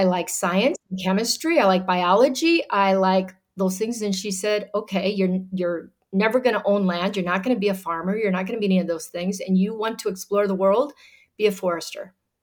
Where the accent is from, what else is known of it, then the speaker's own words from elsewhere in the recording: Carroll, Iowa, United States; born there; I was born in Carroll, Iowa, a rural farming community, and it's a great place to be from.